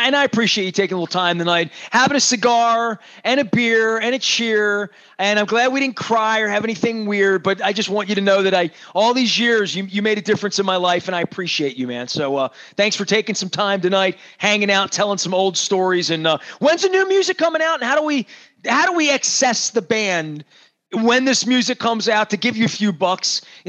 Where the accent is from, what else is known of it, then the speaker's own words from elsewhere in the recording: Dundalk, Maryland, United States; dude, I'm from Dundalk. I'm here. I had no crab cake like this, you know?